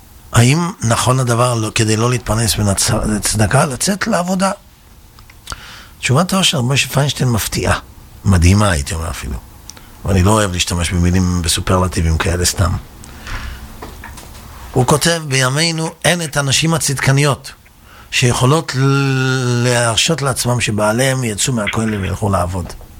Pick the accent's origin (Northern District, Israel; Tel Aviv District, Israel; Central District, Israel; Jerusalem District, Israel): Central District, Israel; Netanya; אני גדלתי בנתניה, לא היום, לפני הרבה שנים, שנתניה הייתה עיר הפשע של מדינת ישראל.